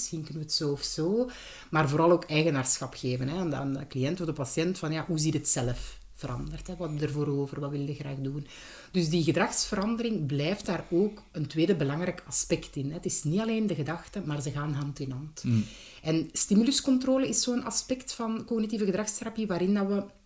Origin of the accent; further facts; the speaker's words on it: Belgium; En wij zijn Belgen, dus wij weten hoe dat gaat.